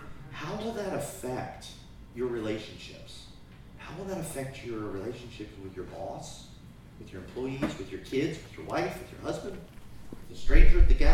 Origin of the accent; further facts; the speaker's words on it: Virginia Beach, Virginia, United States; I'm from Virginia Beach, so we have the same sort of thing.